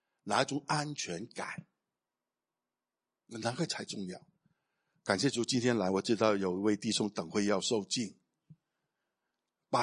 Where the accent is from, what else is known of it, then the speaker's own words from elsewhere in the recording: Hong Kong; 特别是我们香港人啊，广东人